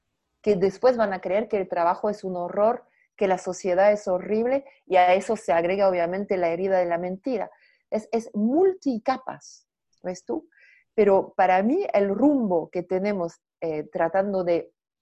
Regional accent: France; Spanish is a second language; Yo estoy acá con una camisita blanca, mi cara de gringa, pero creo que cuando se me escucha se ve que vengo desde Francia. Agradezco Francia y el idioma francés por haberme sostenida.

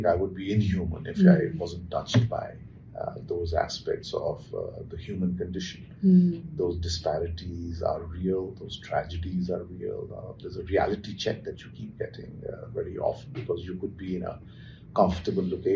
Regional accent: India; We, as Indian diplomats, were targets there of certain terrorist groups.

